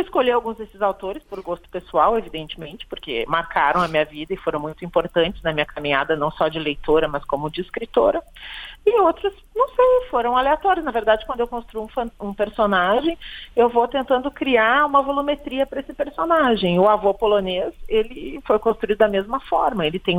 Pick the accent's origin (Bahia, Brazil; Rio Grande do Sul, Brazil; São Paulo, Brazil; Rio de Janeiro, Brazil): Rio Grande do Sul, Brazil; Eu sou gaúcha e a nossa fronteira aqui faz fronteira com o Uruguai.